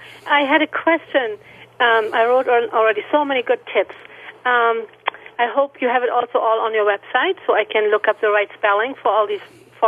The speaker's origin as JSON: {"language": "English", "country": "Germany", "tie": "born or raised there", "second_language": "English", "moved": "as an adult", "lives_now": "United States", "said": "I grew up in Germany and lived there half of my life"}